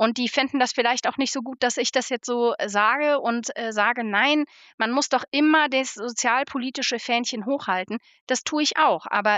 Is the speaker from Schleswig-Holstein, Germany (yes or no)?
no; North Rhine-Westphalia, Germany; born there; ich komme ja, du hattest es eingangs gesagt, gebürtig aus Nordrhein-Westfalen. Da bin ich auch viele Jahre eben beruflich und ehrenamtlich unterwegs gewesen.